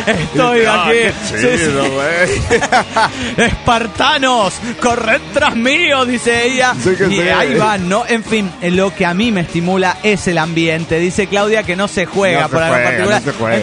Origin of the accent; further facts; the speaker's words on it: Costa Rica; de Tiquicia.